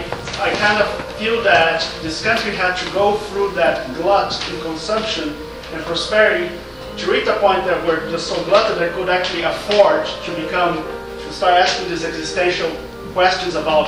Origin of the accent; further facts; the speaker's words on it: Brazil; English is a second language; I want to approach it from a third world perspective. I'm from Brazil